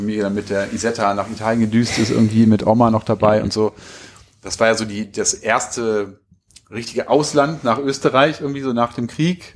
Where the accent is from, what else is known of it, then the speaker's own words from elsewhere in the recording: Hanover, Lower Saxony, Germany; Also wir kommen aus Hannover.